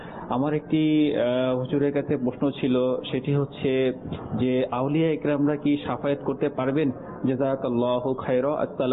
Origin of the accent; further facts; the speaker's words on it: Magura, Khulna Division, Bangladesh; আমার বাড়ি মাগুরাতে।